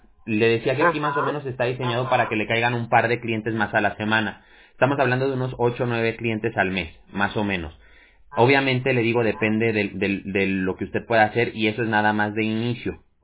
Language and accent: Spanish; Mexico City, Mexico; also born or lived in Aguascalientes; Pero mire, yo soy de la Ciudad de México, pero yo viví mucho tiempo en Aguascalientes.